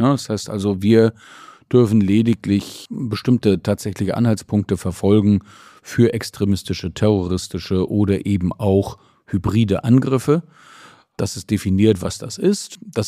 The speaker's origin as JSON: {"language": "German", "region": "Mecklenburg-Vorpommern", "country": "Germany", "tie": "born or raised there", "said": "weil es meine Heimat ist, ich hier zu Hause bin"}